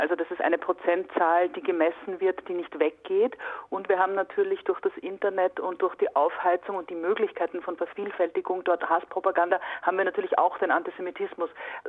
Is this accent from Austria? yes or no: yes; Austria; now in Germany; Mit jüdischen Wurzeln in Deutschland lebend oder auch in Österreich lebend, wo ich herkomme